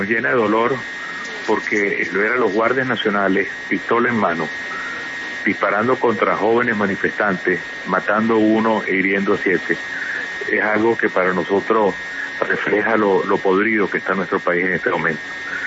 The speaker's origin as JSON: {"language": "Spanish", "country": "Venezuela", "said": "pero sí lo toco como venezolano"}